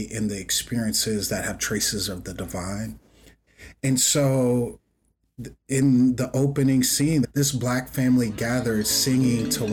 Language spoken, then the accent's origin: English; Chicago, Illinois, United States; I grew up in Chicago and didn't have any, so...